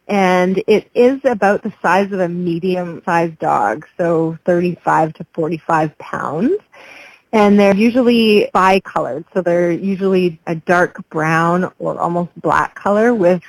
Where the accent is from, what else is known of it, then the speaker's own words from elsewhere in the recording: Yukon, Canada; So I'm a northern girl. I came from the Yukon, and I spent much of my childhood on skis and my adulthood as well.